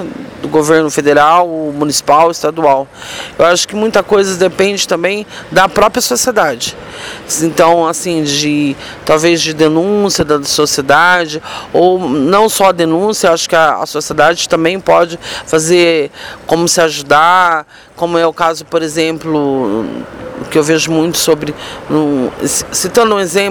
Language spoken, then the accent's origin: Portuguese; Campinas, São Paulo, Brazil; Eu tenho 49 anos, eu sou de Campinas, estado de São Paulo.